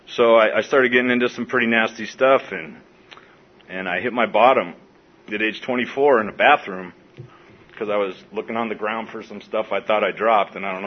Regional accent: San Diego, California, United States; also born or lived in Hawaii; I was born in Hawaii, but I pretty much lived in East San Diego, went to Horace Mann Junior High.

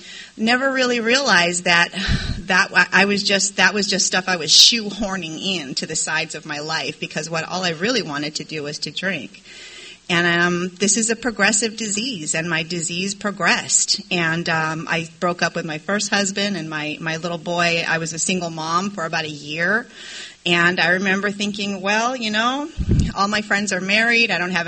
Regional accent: San Diego, California, United States; I grew up in San Diego and I didn't start drinking until end of high school, beginning of college.

